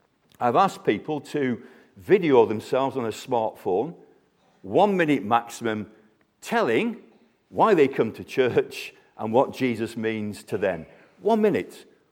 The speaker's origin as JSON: {"language": "English", "country": "United Kingdom", "tie": "born there", "said": "I'm a Christian. I was born in Britain."}